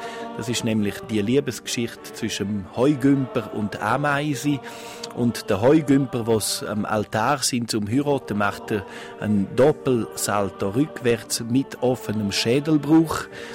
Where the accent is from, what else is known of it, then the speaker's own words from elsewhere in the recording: Grisons, Switzerland; Ich bin ein echter, waschechter Bündner und bin Romanischlehrer und Musiklehrer. Bin 49